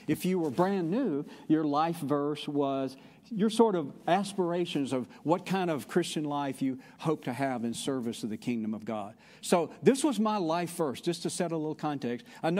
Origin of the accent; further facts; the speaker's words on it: Mississippi, United States; Even though I was born and reared in Mississippi, and so the Southeast is disparagingly sometimes referred to as the Bible Belt, right?